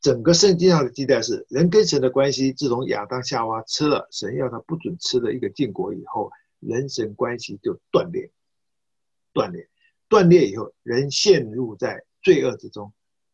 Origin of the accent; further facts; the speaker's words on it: China; 我们中国人也是凡事很敬畏鬼神的